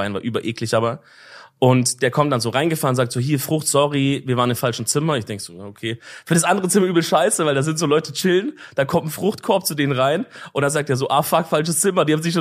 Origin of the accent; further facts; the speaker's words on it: Baden-Württemberg, Germany; Ja, das finde ich als Schwabe auch gut.